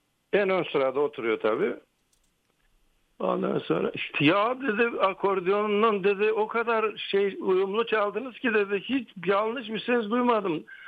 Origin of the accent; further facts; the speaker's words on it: Eastern Macedonia and Thrace, Greece; Eviç ben dedim Batı Trakyalıyım. Eviç makamı bizim bölgenin makamıdır.